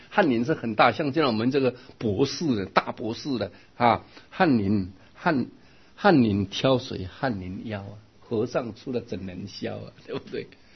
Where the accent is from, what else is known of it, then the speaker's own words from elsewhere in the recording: China; 因为我们中国人觉得跟他行乞好像很没面子